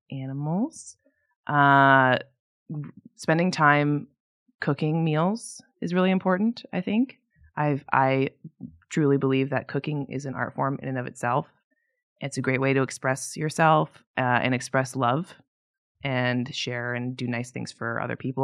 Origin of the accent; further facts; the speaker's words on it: Midwest, United States; Yeah, I'm from the Midwest, okay?